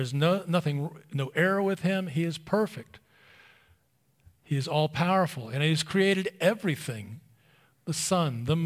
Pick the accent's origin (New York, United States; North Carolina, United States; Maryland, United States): Maryland, United States; I'm from Maryland.